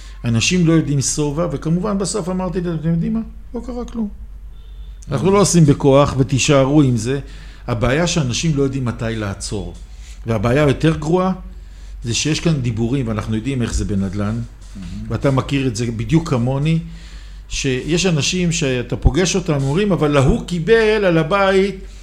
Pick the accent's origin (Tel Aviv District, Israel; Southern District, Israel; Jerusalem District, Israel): Jerusalem District, Israel; Jerusalem; לי כירושלמי שיש לי קריית יובל כן.